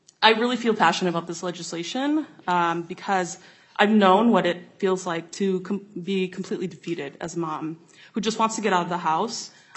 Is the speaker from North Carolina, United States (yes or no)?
no; Wisconsin, United States; now in Minnesota, United States; I'm originally from Wisconsin, but Minnesota winters are definitely harsher.